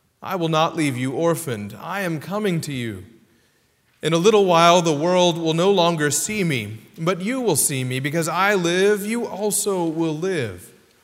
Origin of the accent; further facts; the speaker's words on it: Atlanta, Georgia, United States; also born or lived in the Carolinas; We grew up in Atlanta and the Carolinas and would drive to visit grandparents and cousins in Memphis and in Texas.